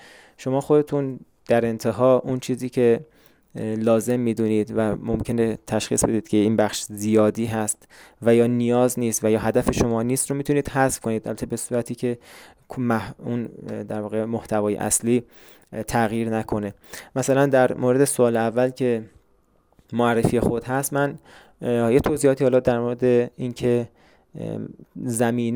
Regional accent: Hamadan, Iran; also born or lived in Tuyserkan; متولد 1372 در شهر توی سرکان. از کلاس سوم ابتدایی در همدان بزرگ شدم

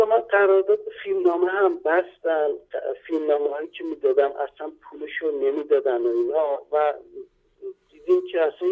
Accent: Iran; آقا ما اصلا ما ایرانی هستیم

